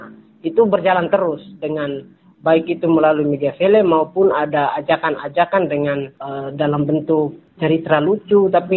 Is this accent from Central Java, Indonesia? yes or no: no; Papua, Indonesia; untuk kami orang Papua sendiri untuk melihat bahwa ini situasi begini, seperti begini. Itu yang pertama untuk orang asli Papua sendiri dan mereka yang hidup di Papua.